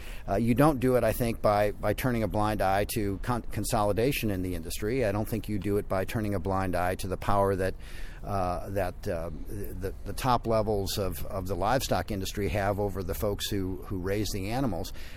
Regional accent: Midwest, United States; I'm from the Midwest myself, the economies out there have been much more diversified for a long time.

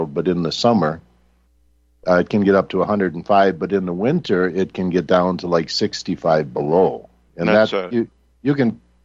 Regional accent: Minnesota, United States; I grew up in Minnesota, so I mean, there's no place colder, you know.

